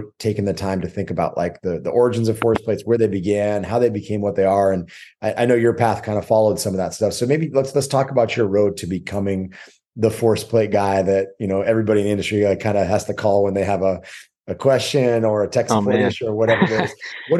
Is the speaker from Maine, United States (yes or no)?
yes; Maine, United States; So literally 20 minutes from my hometown.